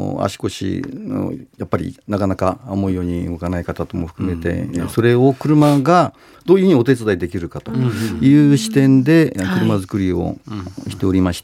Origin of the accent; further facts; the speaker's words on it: Akita, Japan; 私はですね、青森ではなくて、秋田でございます。